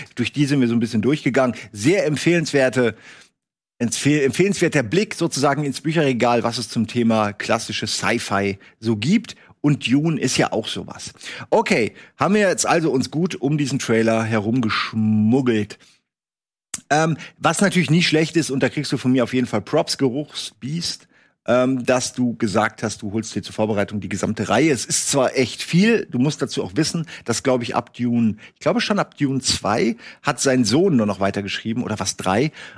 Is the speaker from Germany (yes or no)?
yes; Lohrhaupten, Hesse, Germany; also born or lived in Hanau; Aus Hessen. Hessen, ich kann euch ja zeigen, wo ich geboren bin. Also geboren bin ich in Hanau, aber aufgewachsen bin ich in Lohrhaupten. Das ist winzig.